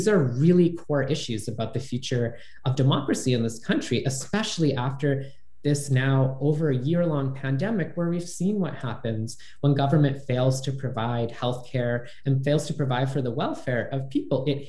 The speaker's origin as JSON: {"language": "English", "region": "Pennsylvania", "country": "United States", "tie": "born or raised there", "said": "Certainly the confirmation of Dr. Levine from my home state of Pennsylvania is a really welcome one."}